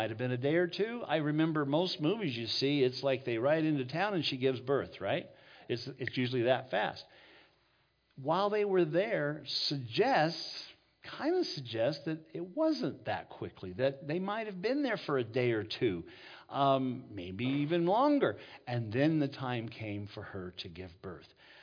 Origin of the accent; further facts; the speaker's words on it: El Paso, Texas, United States; Now me, I would have to travel all the way to El Paso, Texas. Yes, I know. You never thought that I was from Texas.